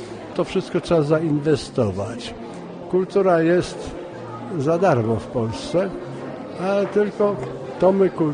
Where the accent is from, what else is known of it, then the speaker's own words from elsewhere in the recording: Wiktorów, Łódź Voivodeship, Poland; Mieszkam w Pile. Pochodzę z Wiktorowa. Jestem w tej chwili w Białej. I to wszystko jest ta sama gmina.